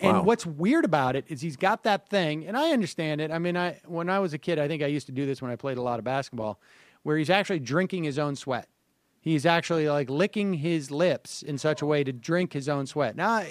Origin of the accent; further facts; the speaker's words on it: Massachusetts, United States; Well, I'm from Massachusetts